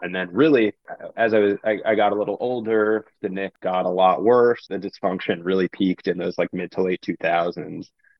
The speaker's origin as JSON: {"language": "English", "region": "New York", "country": "United States", "tie": "born or raised there", "said": "So yeah, I grew up in New York. I was born in the early 90s."}